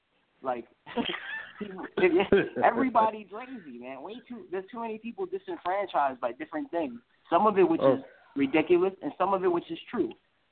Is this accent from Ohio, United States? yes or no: no; New York, United States; I think as a New Yorker, you see that the most.